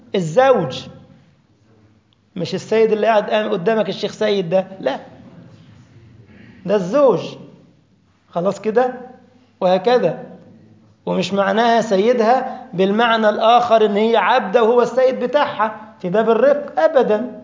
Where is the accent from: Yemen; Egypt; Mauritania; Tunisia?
Egypt; آه زي عندنا في مصر عليه فأر